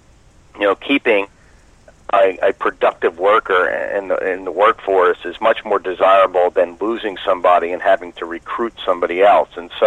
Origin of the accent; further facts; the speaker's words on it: North Carolina, United States; And I'm usually not, but I'm from North Carolina, and one of the guys is from my town where we live in Huntersville.